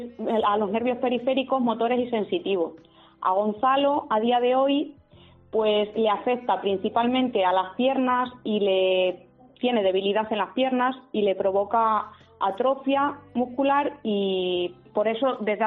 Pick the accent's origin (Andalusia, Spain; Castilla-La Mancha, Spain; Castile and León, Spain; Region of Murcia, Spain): Castilla-La Mancha, Spain; San Bartolomé de las Abiertas; Somos de San Bartolomé de las Abiertas.